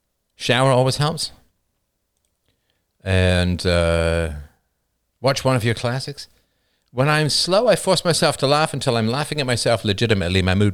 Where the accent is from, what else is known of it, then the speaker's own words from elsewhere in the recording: England, United Kingdom; I grew up in England.